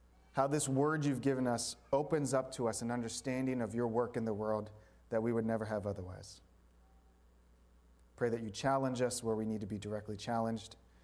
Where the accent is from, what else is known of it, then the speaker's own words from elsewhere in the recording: Baltimore, Maryland, United States; I grew up in Baltimore, Baltimore, Maryland.